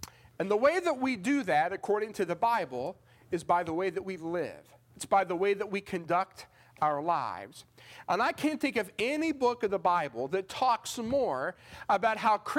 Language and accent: English; Kentucky, United States; Like, I live in Florida, but I am from Kentucky.